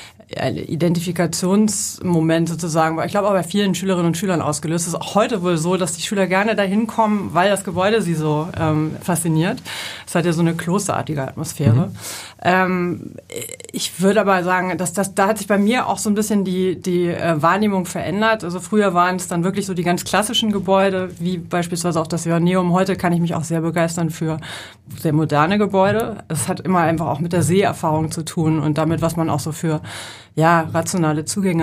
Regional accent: Hamburg, Germany; ich bin in Eppendorf, um genau zu sein, im Logestieg groß geworden.

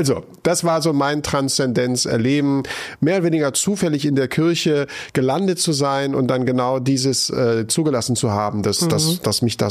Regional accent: Bremen, Germany; born there; in meinem Geburtsort in Bremen gegründet.

